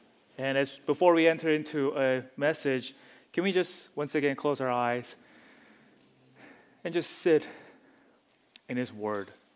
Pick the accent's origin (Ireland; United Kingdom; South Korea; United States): South Korea; English is a second language; moved away; Because for most of you who know me, I'm from Korea initially. So when I came, my mom came from all the way from Korea, not from like other state.